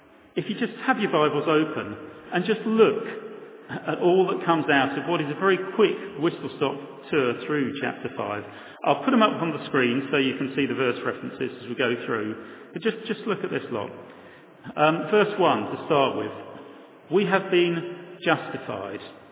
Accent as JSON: {"language": "English", "town": "Croydon", "region": "London", "country": "United Kingdom", "tie": "born or raised there", "said": "she set out from Croydon, my hometown."}